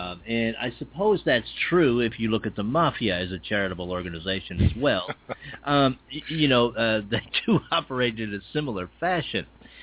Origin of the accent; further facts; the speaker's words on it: United States; it really is something that embarrasses me as an American